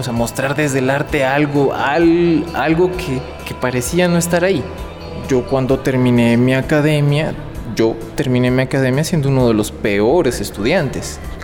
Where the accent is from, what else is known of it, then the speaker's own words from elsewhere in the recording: Pasto, Nariño, Colombia; vivo en la ciudad de Pasto, soy pastuso desde hace 3 décadas